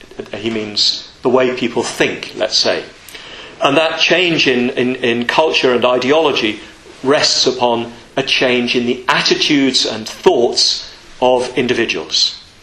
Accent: England, United Kingdom; I always say in India, you know, here I am, I'm an Englishman, I've never suffered from disadvantage

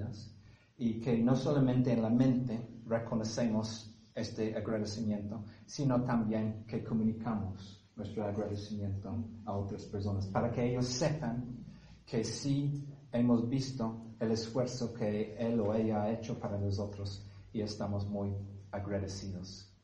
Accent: England, United Kingdom; Spanish is a second language; Yo soy inglés, o más bien nací en Inglaterra.

